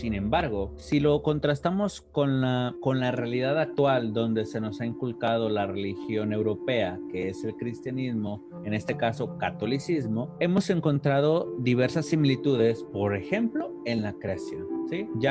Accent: Mexico; porque somos mexicanos y nos interesa dar a conocer pues un poquito más de nuestra cultura

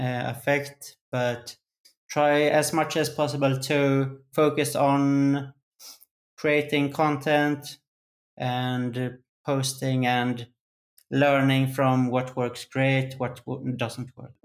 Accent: Gothenburg, Västra Götaland, Sweden; I'm moving back to Sweden in 1 month, and I'm excited to explore Stockholm. I'm from Gothenburg, but this is my first time living in the capital of Sweden.

